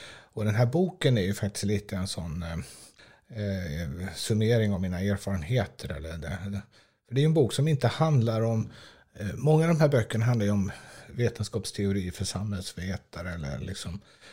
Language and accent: Swedish; Västra Götaland County, Sweden; now in Stockholm, Sweden; jag är uppväxt med en svensk far och en dansk mor i den gamla norska provinsen Bohuslän. Sen har jag studerat vid det svenska universitetet i den östdanska provinsen Skåne. Och sen bor jag i Stockholm sedan 30 år tror jag.